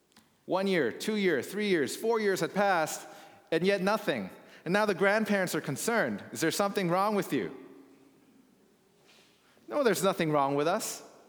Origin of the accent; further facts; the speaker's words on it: Thailand; also born or lived in Korea; now in Canada; I was born in Korea. I grew up in Thailand, and I went to school back in Korea, and then I did my theological studies in North America at three different schools, and now I'm here in Canada.